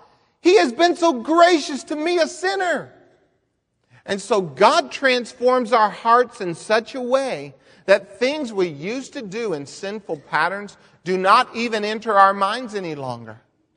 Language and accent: English; Phoenix, Arizona, United States; I grew up in Phoenix, Arizona, and when I was a little boy, we did not have a professional football team.